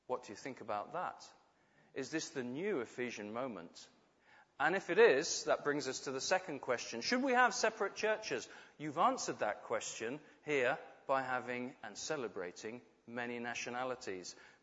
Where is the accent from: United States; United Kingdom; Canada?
United Kingdom; as a Brit with a passport and ease of travel